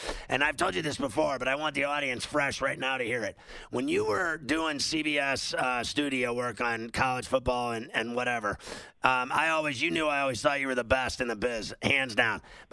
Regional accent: Valparaiso, Indiana, United States; I said I grew up in Valparaiso, so I was a little kid.

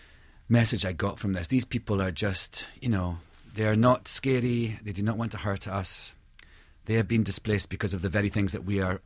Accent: Scotland, United Kingdom; I am a Scottish person. I'm a huge product of Scotland.

